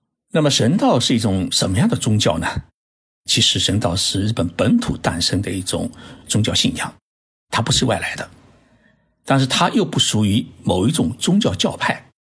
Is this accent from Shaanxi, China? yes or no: no; Zhoushan, Zhejiang, China; 我老家是在浙江的舟山市